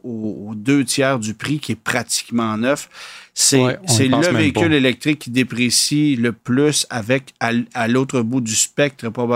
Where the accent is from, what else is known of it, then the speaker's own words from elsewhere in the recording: Quebec, Canada; chez nous, au Québec